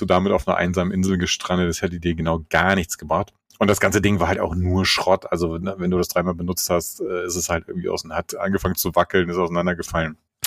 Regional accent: Italy; als Italiener

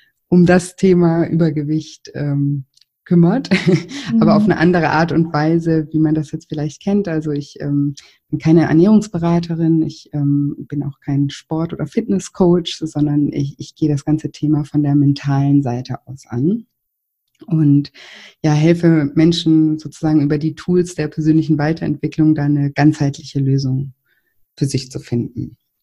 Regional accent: Lake Constance, Germany; ich komme vom Bodensee, ganz aus Süddeutschland.

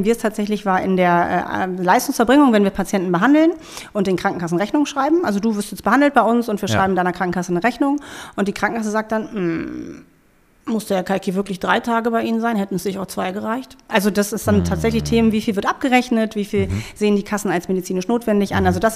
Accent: Hildesheim, Lower Saxony, Germany; Ich bin Hildesheimerin tatsächlich, bin in Hildesheim geboren, bin auch im St. Bernhard Krankenhaus geboren.

